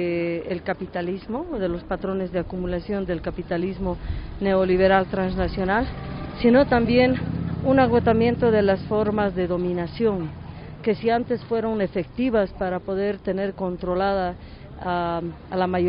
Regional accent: Bolivia; yo soy aymara de Bolivia

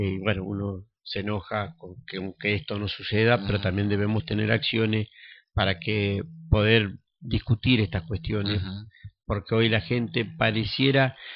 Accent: Argentina; yo nunca viví en un régimen comunista, ni en un régimen socialista, ni nada por el estilo. Siempre nací y me crié acá en la Argentina y hemos vivido siempre en un régimen capitalista.

